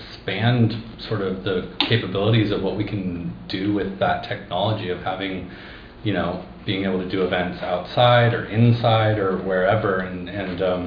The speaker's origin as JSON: {"language": "English", "town": "Ashland", "country": "United States", "tie": "born or raised there", "said": "And I was born and raised in Ashland."}